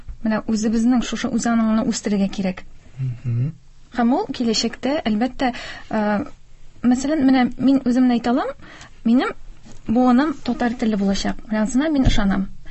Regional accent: Kazan, Tatarstan, Russia; син бит инде Казаннан, мин шундый, әйе, татар телен каян беләсең?

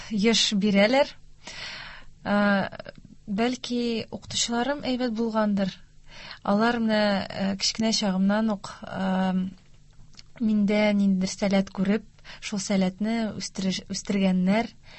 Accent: Kazan, Tatarstan, Russia; Мин Казан кызы, Казанда туып үстем. Әтием тумышы белән Апас районыннан, әнием Мариял Республикасынан.

